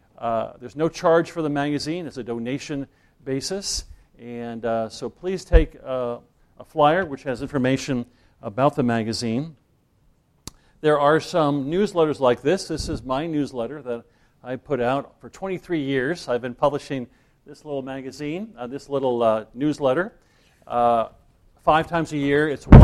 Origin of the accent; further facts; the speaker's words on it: New Jersey, United States; I grew up in New Jersey, came to faith in the Lord Jesus Christ when I was in college.